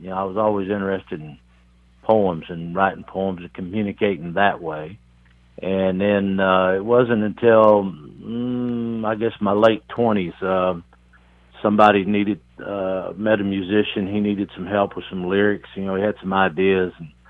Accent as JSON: {"language": "English", "town": "Shawnee", "region": "Oklahoma", "country": "United States", "tie": "born or raised there", "said": "I grew up in Shawnee, Oklahoma, about 35 miles east-southeast of Oklahoma City, real small town then."}